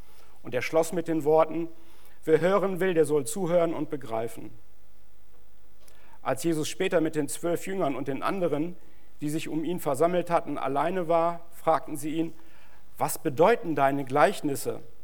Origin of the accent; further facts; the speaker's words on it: Lübbecke, North Rhine-Westphalia, Germany; meine Frau Sarah. Wir kommen aus Lübbecke in Ostwestfalen und wir sind zusammen in einer Gemeinde, evangelisch-freikirchlichen Gemeinde in Rinteln.